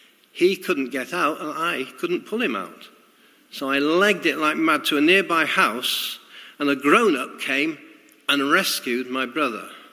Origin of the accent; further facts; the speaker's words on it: Cheadle Hulme, North West England, United Kingdom; growing up in Cheadle-Hume, my younger brother and I had many adventures playing with our friends in the nearby fields